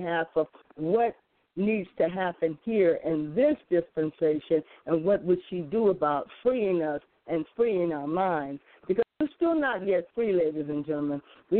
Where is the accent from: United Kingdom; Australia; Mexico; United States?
United States; Gary, Indiana; He immediately noticed that I was from Gary, Indiana, and formed kinship with my family